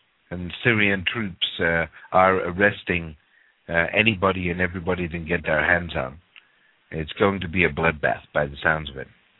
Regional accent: England, United Kingdom; Now, growing up in England, I knew this next person much better than the North American audience did.

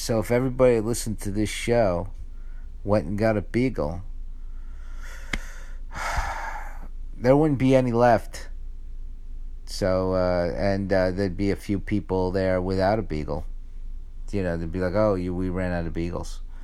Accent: Bronx, New York, United States; born there; I was born in the Bronx

